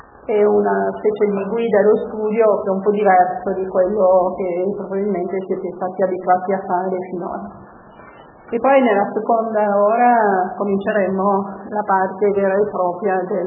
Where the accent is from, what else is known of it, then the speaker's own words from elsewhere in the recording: France; Italian is a second language; now in Italy; in realtà sono francese, anche se ormai ho passato più anni in Italia di quanto ne ho passati in Francia